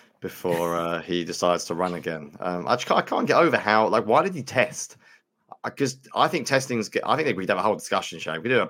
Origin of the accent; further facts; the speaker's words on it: United Kingdom; But I'm British.